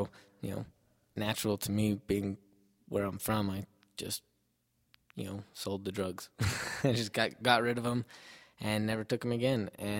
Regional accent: Albuquerque, New Mexico, United States; Well, born and raised in Albuquerque, off of Wyoming and Central, so kind of in a rough neighborhood.

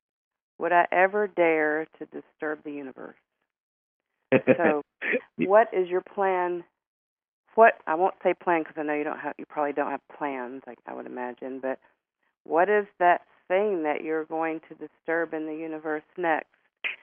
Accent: the South, United States; I'm from the South, and mm-hmm. you know, born here, grew up in the Bible Belt, and I didn't really know any Latinos growing up

